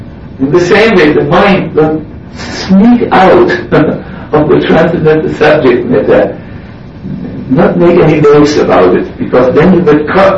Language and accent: English; Hamburg, Germany; English is a second language; I personally like very much Lila of Prabhupada connected with my hometown, Hamburg.